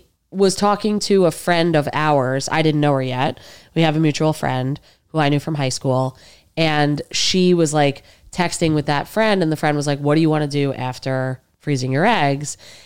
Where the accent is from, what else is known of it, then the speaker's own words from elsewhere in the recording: New Jersey, United States; So I went to Mariah, which is a Jewish day school in Englewood, New Jersey. And then I went to Ramaz on the Upper East Side.